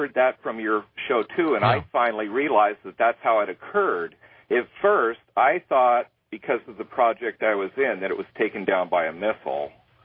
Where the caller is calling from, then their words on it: Lake Havasu City, Arizona, United States; I'm calling you from Lake Havasu, Arizona, but I also reside in Fontana.